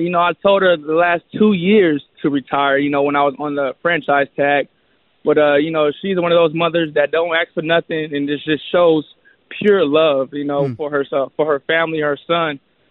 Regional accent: Stockton, California, United States; also born or lived in Montana / St. Louis; I never lived on the East Coast. like you said, I'm from Stockton. Went to Montana to St. Louis, and then St. Louis to, you know, to California.

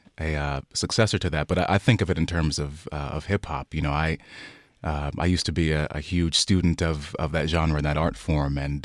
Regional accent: Virginia, United States; what's going on down there in Virginia, my home state, by the way.

